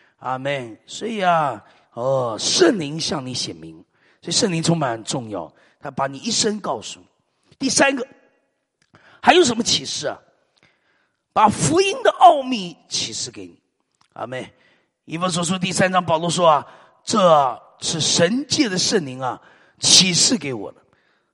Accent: Taiwan; 以前中国关我什么事啊？我台湾生的呀，中国关我什么事？地理课本念过，关我啥事？我台湾人。

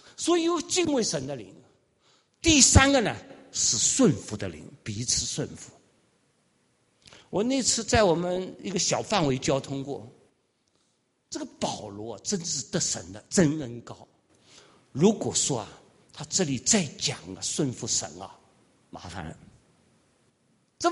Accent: China; 我们中国人最想是你老几，对不对？

